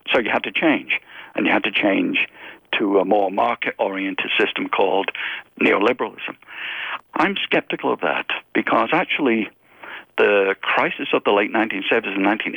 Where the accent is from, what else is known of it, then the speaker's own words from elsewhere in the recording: England, United Kingdom; In Western Europe, I grew up in England